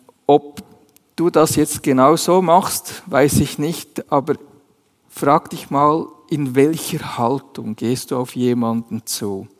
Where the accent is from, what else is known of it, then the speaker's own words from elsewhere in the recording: Switzerland; Das sage ich als Schweizer.